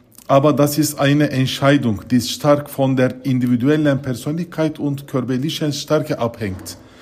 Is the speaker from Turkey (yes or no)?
yes; Turkey; now in Germany; Lehrer aus der Türkei. Ich faste während des Ramadan und lebe in Deutschland.